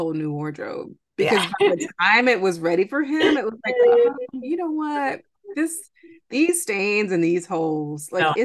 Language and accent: English; Columbus, Georgia, United States; I grew up in Georgia, in Columbus, Georgia, and really got excited about STEM and math at an early age